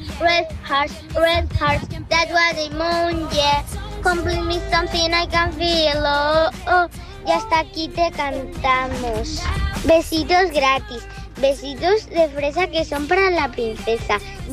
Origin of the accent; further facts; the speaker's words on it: Picanya, Valencian Community, Spain; Somos de Picaña.